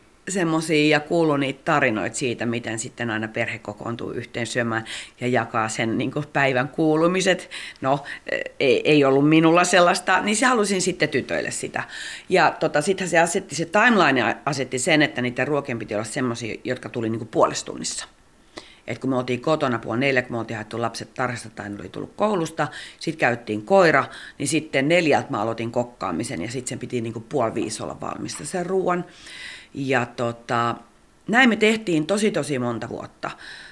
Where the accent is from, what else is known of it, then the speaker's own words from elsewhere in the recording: Helsinki, Uusimaa, Finland; mä oon siis Kalliosta kotoisin.